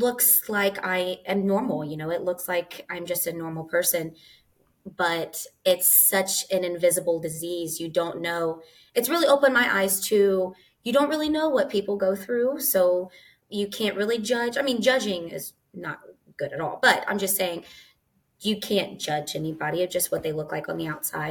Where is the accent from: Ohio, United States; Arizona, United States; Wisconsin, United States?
Ohio, United States; Springfield; also born or lived in Urbana; I am from Urbana, Ohio, but I mean, I grew up in Springfield